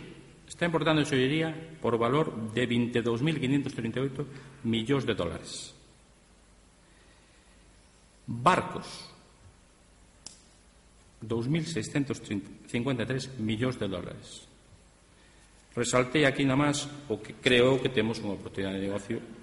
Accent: Galicia, Spain; como galegos que somos

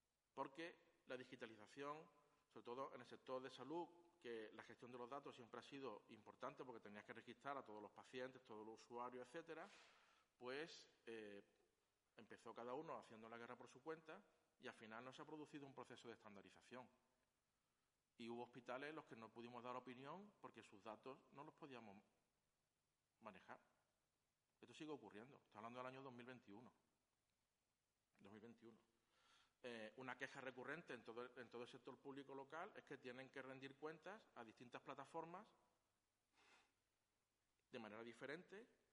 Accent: Málaga, Andalusia, Spain; Yo soy de Málaga, vivo cerca de Gibraltar, me ha soplado que hay también algún otro andaluz por aquí

